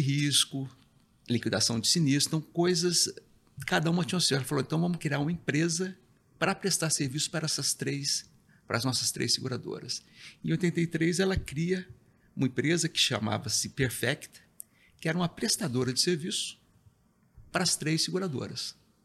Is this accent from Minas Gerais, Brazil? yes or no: yes; Poços de Caldas, Minas Gerais, Brazil; also born or lived in Uberaba; A gente morava em Poços de Caldas, sul de Minas, nós somos de Uberaba, no Triângulo, mas passei até os 14 anos, a gente morou em Poços de Caldas.